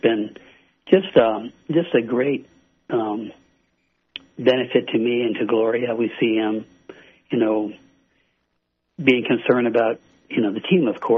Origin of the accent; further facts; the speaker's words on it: State College, Pennsylvania, United States; I grew up in State College and went to State College Area High School. I played football and baseball and loved it there.